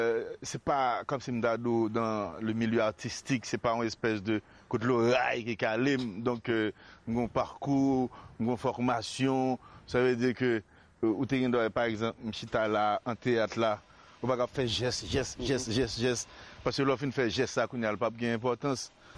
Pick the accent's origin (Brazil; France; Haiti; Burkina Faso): Haiti; Mon cher, moi même c'est d'abord haïtien. Donc … je suis haïtien